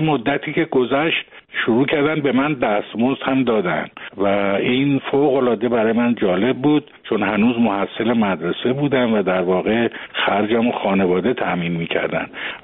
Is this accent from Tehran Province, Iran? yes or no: yes; Tehran, Tehran Province, Iran; من وقتی که آمدم به تهران در واقع 8 سالم بود و از اون به بعد دیگه من در تهران بزرگ شدم.